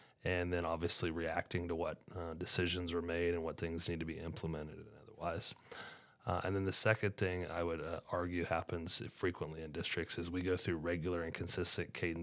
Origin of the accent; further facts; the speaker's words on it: Hays, Kansas, United States; started, as you just alluded to, as a classroom teacher for 5 years, where I was actually born and raised in Hayes